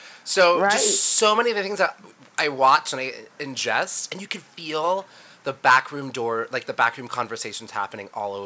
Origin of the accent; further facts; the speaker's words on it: West Coast, United States; growing up in the West Coast, uh-huh. like everything's new.